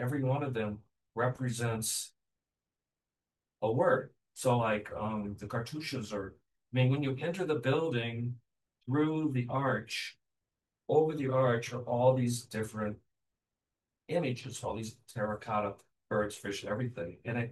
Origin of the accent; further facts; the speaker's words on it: Illinois, United States; I was raised in the South Suburbs.